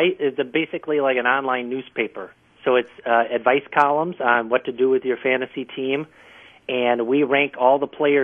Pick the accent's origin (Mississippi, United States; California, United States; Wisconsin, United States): Wisconsin, United States; I'm a big Packer fan, growing up in Wisconsin.